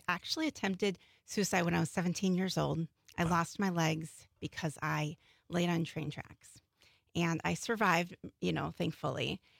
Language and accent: English; Illinois, United States; I grew up about an hour north of Chicago. Okay. In Wisconsin or in No, Illinois? It was in Illinois, about 10 minutes from the Wisconsin border.